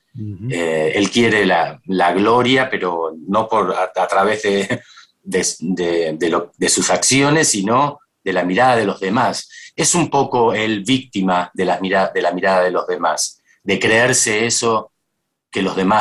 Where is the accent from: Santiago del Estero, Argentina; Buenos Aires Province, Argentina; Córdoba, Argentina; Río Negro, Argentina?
Buenos Aires Province, Argentina; Mar del Plata; Yo soy de Mar del Plata y tuve un contacto, una relación muy estrecha con el cine de adolescente.